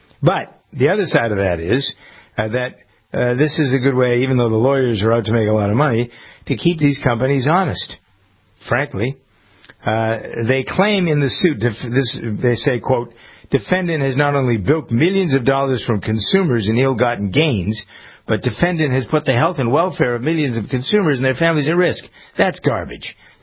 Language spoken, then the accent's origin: English; New England, United States; accent: New England; there's the Brita, here I am, my New England accent, Brita Filter Company